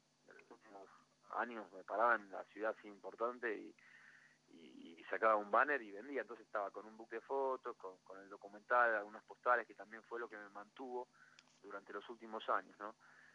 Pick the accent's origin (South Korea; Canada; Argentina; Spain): Argentina